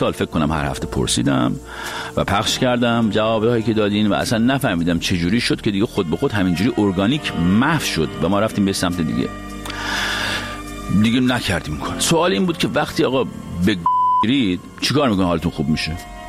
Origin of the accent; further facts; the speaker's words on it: Iran; چون ما ایرانی هستیم